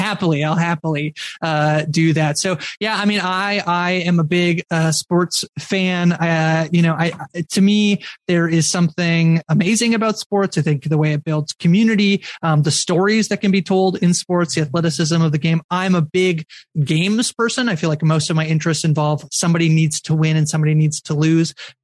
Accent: Canada; I'm from Canada where there are only jobs at hockey rinks.

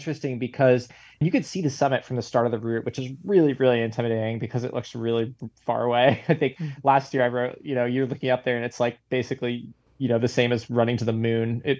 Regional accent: Boston, Massachusetts, United States; I grew up in Greater Boston, so pretty much at sea level.

